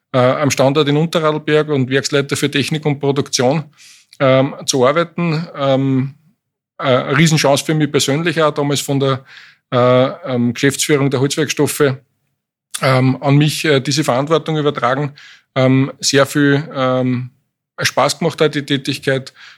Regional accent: Lower Austria, Austria; Ecker-Getränke ist für mich als Niederösterreicher natürlich ein großer Begriff. Marken, mit denen ich in der Kindheit aufgewachsen bin, werden da produziert.

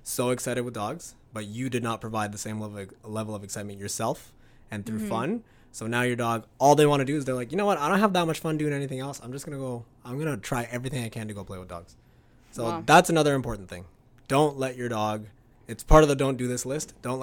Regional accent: Scarborough, Ontario, Canada; I grew up in Scarborough. I don't know if you guys know where Scarborough is, but Scarborough is the backyard breeding capital of the planet.

